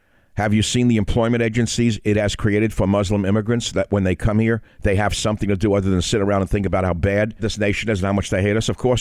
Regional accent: New York City, New York, United States; Now look, I grew up in a melting pot. I grew up in New York City. I'm an immigrant son. We were a minority family, so naturally I grew up around minorities.

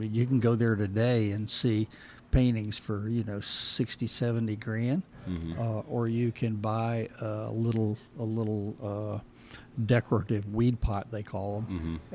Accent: St. Augustine, Florida, United States; And then growing up in St. Augustine, which was a big arts community

